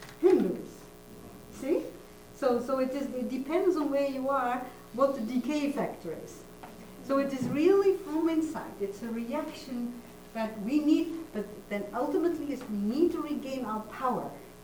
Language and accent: English; Netherlands; I feel I'm not at liberty to say anything because I'm still American, but I am from the Netherlands. I don't really get it yet. I mean, I'm from Europe.